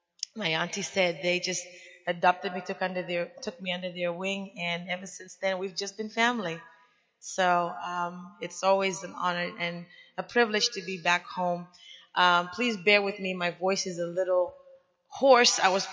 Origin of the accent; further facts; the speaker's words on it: Zambia; moved away as an adult; now in United States; I'm originally from Zambia, Africa, and I came here to attend Geneva College. I was 18 years old